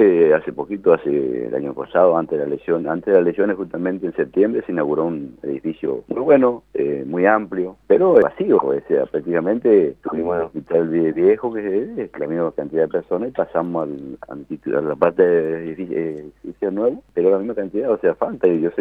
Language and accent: Spanish; Tres Isletas, Chaco, Argentina; now in Formosa, Argentina; yo soy de Tres Giletas, Chaco, y hace 20 años que estoy en Formosa, y me considero formoseño ya, porque claro, tengo mi familia, tengo mi esposa que es de Clorinda.